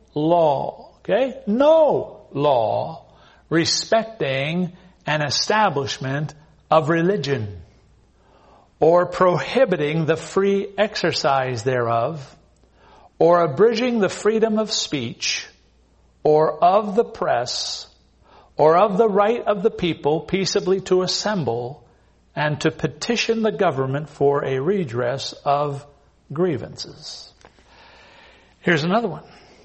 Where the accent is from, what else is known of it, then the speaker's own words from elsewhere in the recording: United States; And quite frankly, I'm glad I'm an American.